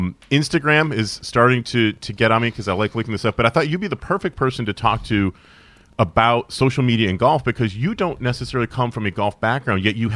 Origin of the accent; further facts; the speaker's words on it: Syracuse, New York, United States; Growing up in Syracuse, New York in the 80s and the early 90s, Big East basketball for me was religion.